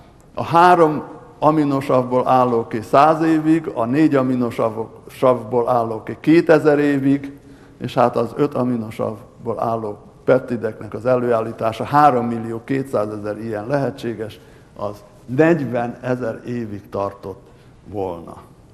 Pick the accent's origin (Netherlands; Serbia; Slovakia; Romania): Romania; Transylvania; az a helyzet, hogy én egy kis erdélyi faluban születtem, ahol aranybánya volt.